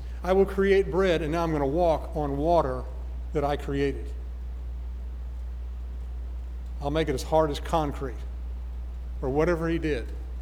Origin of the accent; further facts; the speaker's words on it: Denver, Colorado, United States; born there; I was born in Denver, Colorado in 1953, and I came from my dad and mom.